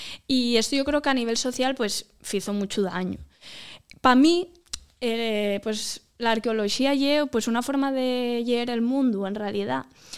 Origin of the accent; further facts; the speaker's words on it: Asturias, Spain; yo creo que también como asturianos, pues también tenemos que tener esto como presente